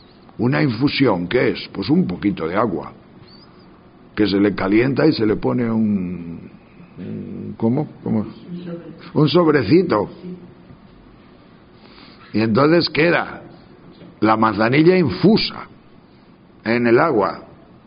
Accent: Tejerina, Castile and León, Spain; En Tejerina, que es mi pueblo, solo braman las vacas y los toros.

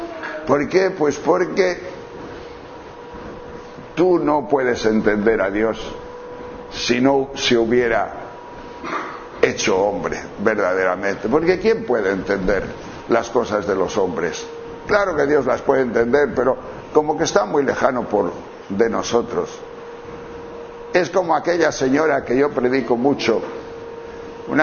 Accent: León, Castile and León, Spain; Yo soy de León, de la provincia de León, del León del Norte, y allí hay muchos prados y muchas vacas y cosas de pastos.

